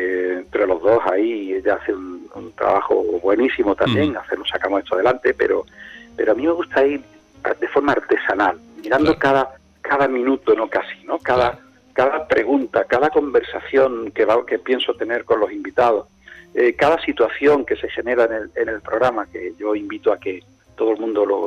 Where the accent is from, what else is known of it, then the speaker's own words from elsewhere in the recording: Córdoba, Andalusia, Spain; Yo soy cordobés, como dice, me decimos en Córdoba, soy cordobés de la cabeza a los pies, ¿no?